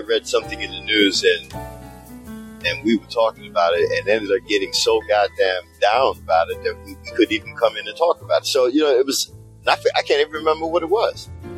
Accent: Newark, New Jersey, United States; also born or lived in Philadelphia; I'm from Newark. And, you know, even though, yeah, you know, I grew up a little bit in Philly, you know, I was shuttled between two households, right? So, but most of my coming of age, I suppose, years, my salad days, whatever the fuck you want to call it, you know, was in Newark.

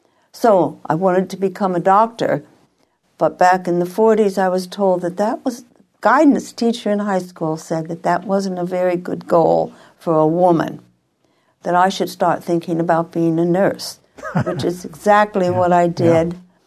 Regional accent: Pennsylvania, United States; This was in the Pennsylvania Dutch area, the eastern part of Pennsylvania, near Reading, Kutztown, Pottsville.

